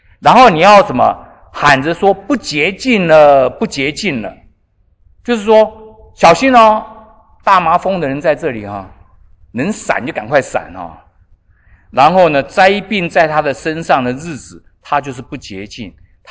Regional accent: Taiwan; 穿山甲，我们台湾也在吃穿山甲，台湾也没事

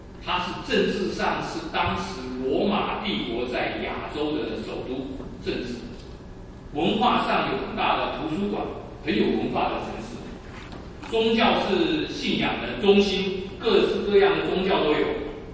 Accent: Taiwan; 我从台湾来的

